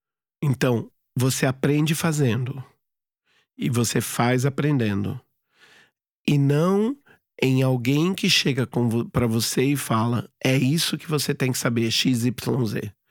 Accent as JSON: {"language": "Portuguese", "country": "Brazil", "said": "Não só por mim, né, como brasileiro colonizado, mas por eles também."}